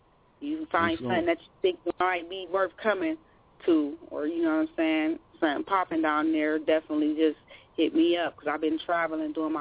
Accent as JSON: {"language": "English", "town": "Akron", "region": "Ohio", "country": "United States", "said": "I'm from Akron, Ohio. Because everybody don't know where Akron, what's Akron, you know what I'm saying?"}